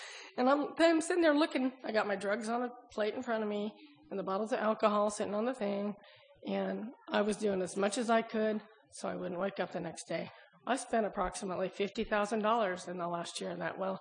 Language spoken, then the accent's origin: English; West Coast, United States; I grew up on the West Coast.